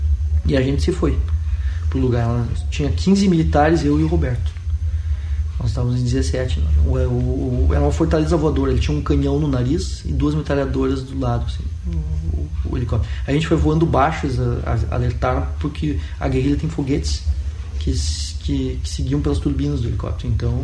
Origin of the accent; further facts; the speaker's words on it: Passo Fundo, Rio Grande do Sul, Brazil; Passo Fundo, que é a minha terra natal.